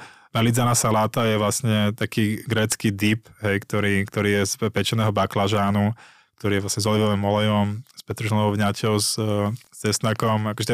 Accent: Bratislava, Bratislava Region, Slovakia; Ja z Bratislavy.

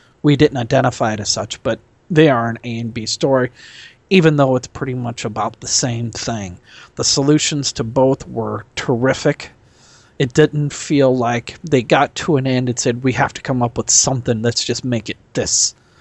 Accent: Nebraska, United States; from Nebraska.

